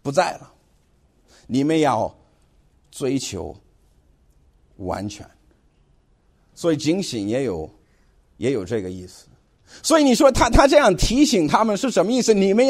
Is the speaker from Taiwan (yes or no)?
no; China; 而且我其实哈，我们中国人哈，我们都笑这些事情啊